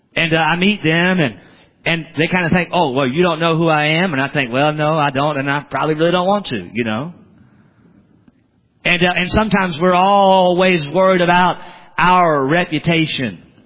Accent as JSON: {"language": "English", "region": "the South", "country": "United States", "said": "Now, I'm from the South, and when somebody would ask you something, you'd say, well, I reckon I am."}